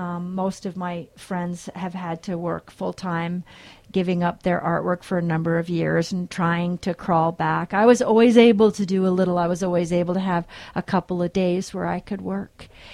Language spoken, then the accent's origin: English; New York, United States; And, you know, I'm a New Yorker, so we are very reactive people.